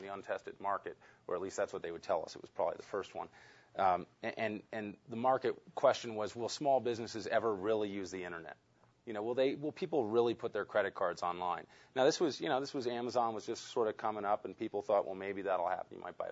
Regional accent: New York City, New York, United States; born there; So I was born in the Women's Hospital in New York City.

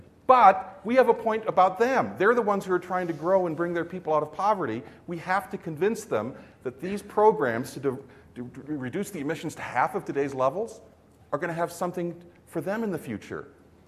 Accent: San Francisco, California, United States; I'm from San Francisco

